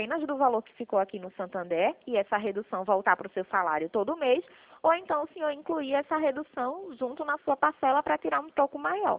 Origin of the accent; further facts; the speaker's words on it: Pernambuco, Brazil; eu sou pernambucana mesmo.